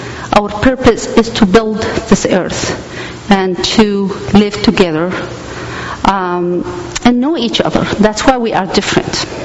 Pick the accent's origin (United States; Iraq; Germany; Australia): Iraq; Erbil, Kurdistan Region; I came from Iraq, from the northern part of Iraq, city called Erbil, from a Kurdish mother and an Arab father.